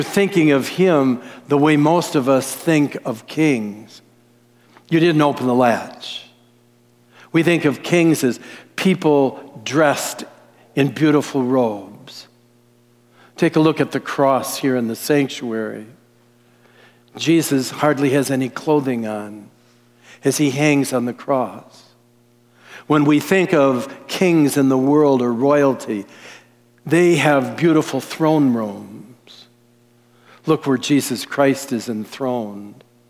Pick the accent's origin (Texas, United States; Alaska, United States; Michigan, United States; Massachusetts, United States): Michigan, United States; Detroit; I come from the Lower East Side of Detroit. I know what it's like.